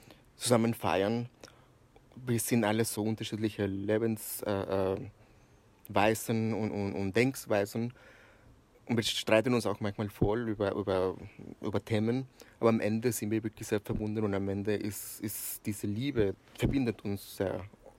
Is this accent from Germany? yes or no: no; Mexico; German is a second language; Also ich bin aus Mexiko, habe ich eine sehr starke Beziehung mit meiner Familie.